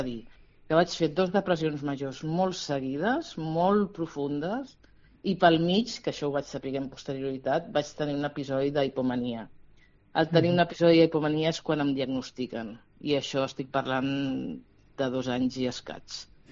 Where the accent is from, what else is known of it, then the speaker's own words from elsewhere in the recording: Barcelona, Catalonia, Spain; now in Girona, Spain; jo no fa gaire temps que visc a Girona, jo sóc de Barcelona, però vaig arribar a Girona